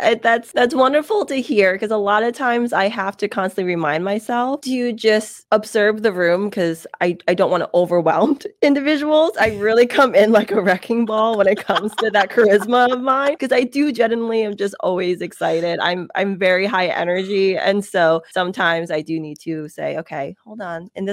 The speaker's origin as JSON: {"language": "English", "country": "United States", "said": "You know, I used to feel like being in America, here in the US, I wasn't Asian enough. And I didn't know what that meant, because I am Asian American."}